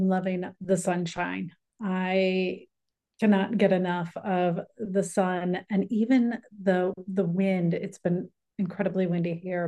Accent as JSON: {"language": "English", "town": "St. Louis", "region": "Missouri", "country": "United States", "also_born_or_lived": "Cleveland", "said": "when I was married, I was in Cleveland, even though I'm from St. Louis. And so divorces, I had only been in Cleveland for 4 years at that point. And so I moved back home."}